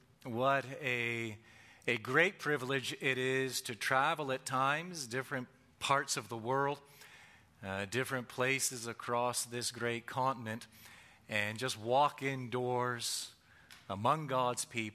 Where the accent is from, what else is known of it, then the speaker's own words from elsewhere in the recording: Ontario, Canada; now in United States; I mean, growing up in Southern Ontario, Boston, Philadelphia, New York, sounded like they were speaking a different language. And for the past 15, 16 years, we've lived in Texas.